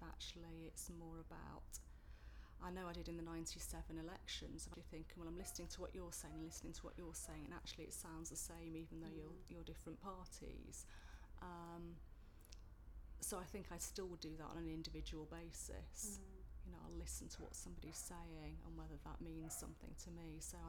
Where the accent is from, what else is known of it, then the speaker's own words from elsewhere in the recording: Derby, East Midlands, United Kingdom; I'm originally from Derby. I was born in Derby